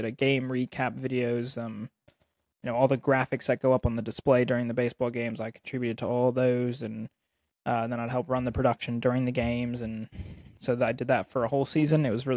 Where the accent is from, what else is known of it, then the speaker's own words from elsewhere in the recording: Pennsylvania, United States; So, you know, like I said, I grew up here in Berks County, Pennsylvania.